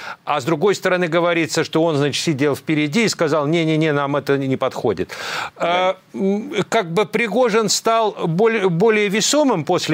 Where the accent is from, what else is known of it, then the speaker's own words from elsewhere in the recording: Belarus; как белорус